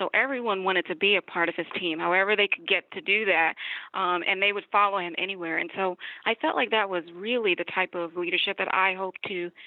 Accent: the South, United States; So I'm a Southerner, and that was my first encounter with winter.

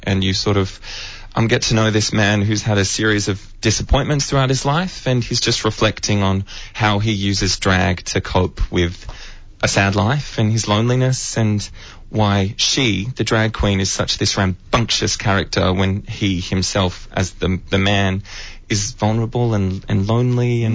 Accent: Adelaide, South Australia, Australia; We did it in the Adelaide Fringe early last year because I'm from Adelaide, so I've got a bunch of friends and family

